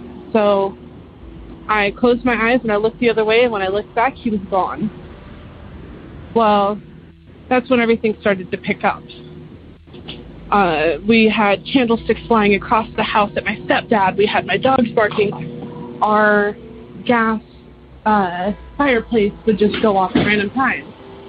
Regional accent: Prescott, Arizona, United States; I am from Prescott, Arizona.

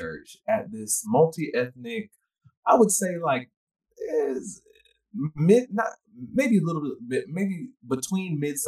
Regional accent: Stone Mountain, Georgia, United States; And I grew up in Stone Mountain, Georgia, just a few miles outside Atlanta.

